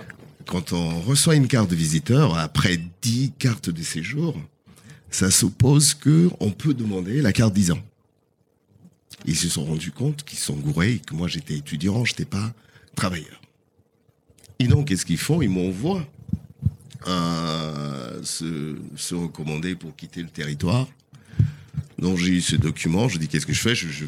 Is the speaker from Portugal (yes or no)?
yes; Portugal; accent: Portuguese; French is a second language; Mais je sais que mon accent revient quand je suis bourré.